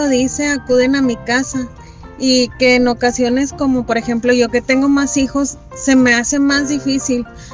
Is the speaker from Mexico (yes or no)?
yes; García, Nuevo León, Mexico; soy de Misión San Juan en García